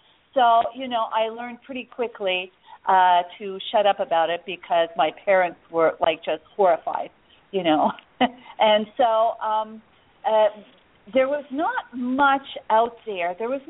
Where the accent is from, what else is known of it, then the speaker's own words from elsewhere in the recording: Montreal, Quebec, Canada; born there; Well, I was born in Montreal, Quebec, in Canada.